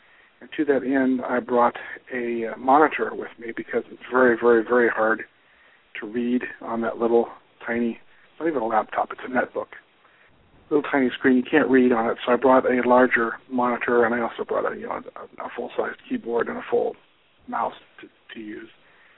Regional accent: United States; I'm an American, I'm not going to let the weather dictate

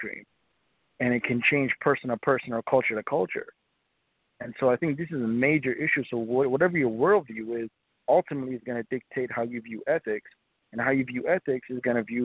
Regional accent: Minnesota, United States; Right now I'm from Minnesota, but right now I think I'm in Alabama. I'm on a road trip right now.

